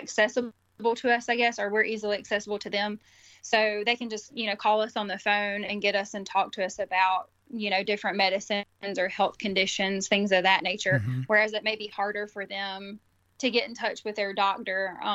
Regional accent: Batesburg-Leesville, South Carolina, United States; I grew up around here in Leesville, South Carolina, or Batesburg, Leesville. A lot of people know it for Sheely's Barbecue. So if you've ever heard of Sheely's, that's where I'm from. That's my hometown.

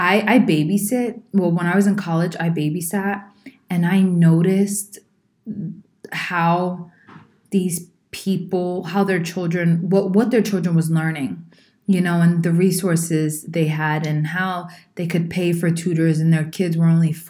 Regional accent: Ghana; Okay, so I grew up in Ghana, and I knew that many people living in the community that I was raised in were suffering

